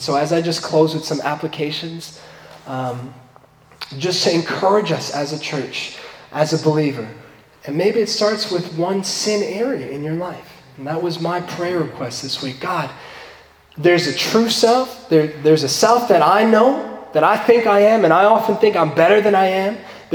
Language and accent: English; East Coast, United States; my family's in New York, and I'm from the East Coast originally, so it's been a little over 3 years since I've been here